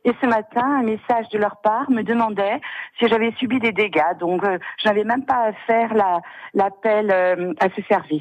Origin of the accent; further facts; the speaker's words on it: Sartène, Corsica, France; je suis originaire de la région de Sartène.